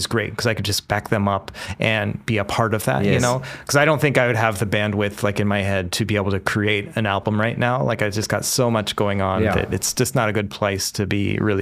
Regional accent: Seattle, Washington, United States; so I'm originally from the Seattle area, right? And I grew up, in Seattle area

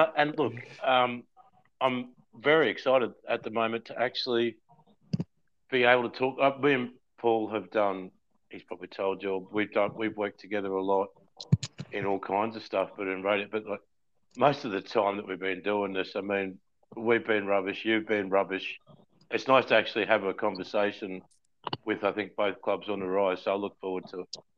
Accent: Newcastle, North East England, United Kingdom; born there; I mightn't have the accent, but I was born in Newcastle General Hospital, right in the centre of town. And my family, all from one of the most hardcore working class parts of Newcastle, a place called Elswick.

